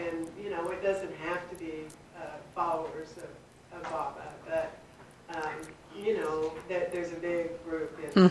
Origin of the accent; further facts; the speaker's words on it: Oak Ridge, Tennessee, United States; born there; I was born in Oak Ridge, Tennessee, so I had all the heavy metals and chemicals.